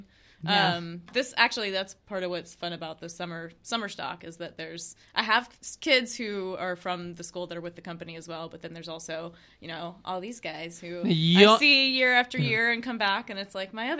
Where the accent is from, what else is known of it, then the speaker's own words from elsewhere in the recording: Baton Rouge, Louisiana, United States; So, I'm from Baton Rouge, Louisiana.